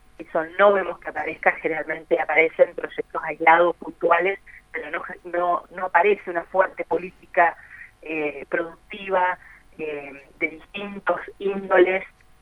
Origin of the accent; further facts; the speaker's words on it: Bariloche, Río Negro, Argentina; soy de Bariloche.